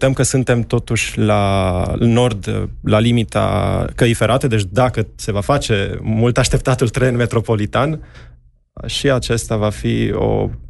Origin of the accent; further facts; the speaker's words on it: Cluj-Napoca, Cluj County, Romania; pe lângă faptul că suntem clujeni, chiar dacă eu locuiesc în altă parte, dar rămân clujan